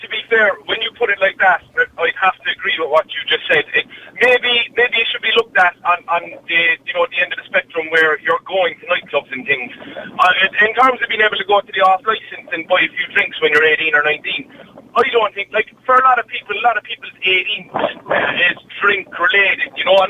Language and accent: English; Ireland; It's all tradition, I think, for us as Irish people, and I don't think it would make a difference whatsoever.